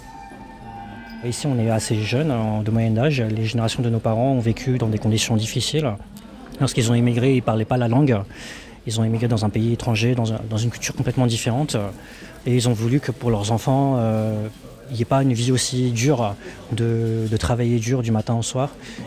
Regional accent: Guangzhou, Guangdong, China; moi je suis d'origine de Guangzhou. C'est une région très commerçante en Chine. C'est une région magnifique avec des montagnes, beaucoup de mer, des rivières

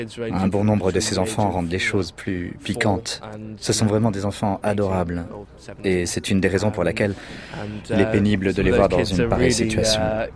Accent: United Kingdom; French is a second language; J'ai 25 ans, je suis dramaturge et je viens de Grande-Bretagne.

